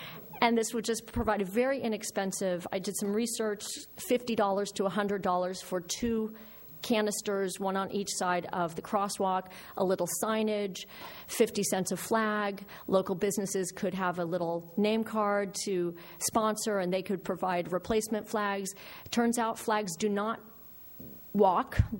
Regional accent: East Coast, United States; I come from the East Coast. We call them rotaries there.

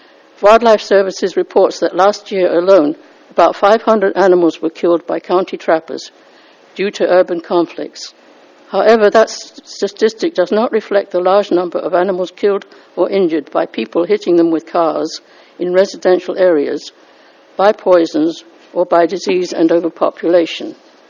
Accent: Atascadero, California, United States; I'm from Tascadero.

